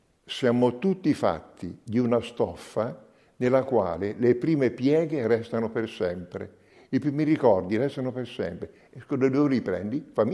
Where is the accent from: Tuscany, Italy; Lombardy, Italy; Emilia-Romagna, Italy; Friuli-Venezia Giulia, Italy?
Tuscany, Italy; Quando io ero giovane, 1950, giovane, ero bambino, 7 anni, mi ricordo ancora dal mio paese in Toscana